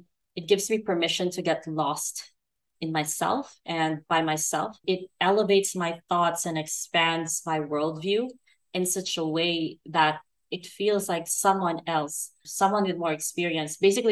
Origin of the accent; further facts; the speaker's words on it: Philippines; English is a second language; So I speak English as a second language. I grew up in the Philippines. For those who don't know, I'm Filipina. Although my latest ancestry test, DNA test, showed that I was like 65% Chinese, 12% Vietnamese, and 12% Filipina.